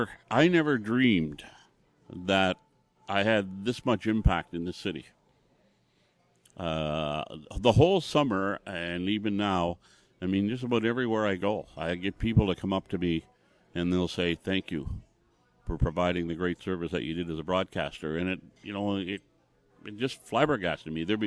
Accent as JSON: {"language": "English", "town": "Campbellton", "region": "New Brunswick", "country": "Canada", "tie": "born or raised there", "said": "he was a radio station manager in my hometown in Campbellton, New Brunswick"}